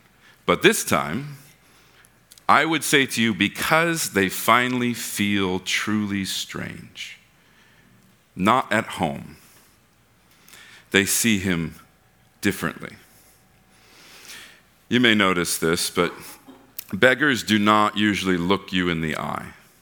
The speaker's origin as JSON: {"language": "English", "country": "United States", "said": "I'm like, I'm an American, but this is not normal. Where am I?"}